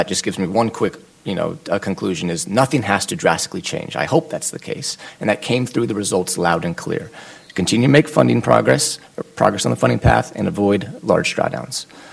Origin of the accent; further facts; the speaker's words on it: Pacific Northwest, United States; and I'm from the Northwest, and I'm even cold here